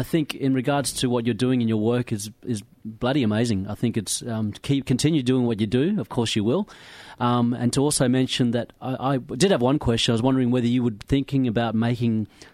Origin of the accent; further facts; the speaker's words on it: Broome, Western Australia, Australia; because I come from Broome, and Broome is really renowned for the Japanese bombing as well.